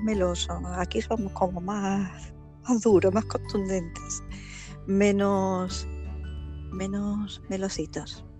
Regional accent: Spain; Yo que soy española, los españoles hablamos español y sin acento.

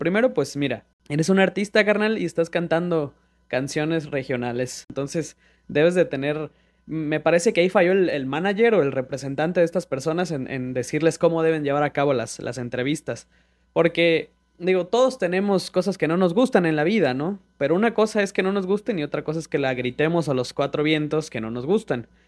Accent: Mexico; Tal vez no lo queramos reconocer como mexicanos

